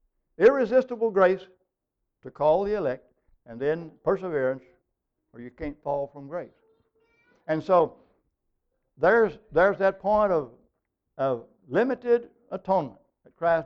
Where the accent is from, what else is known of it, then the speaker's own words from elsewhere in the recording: Oklahoma, United States; Where I grew up in Oklahoma, out in the country, there's a schoolhouse, and the free will Baptists met there.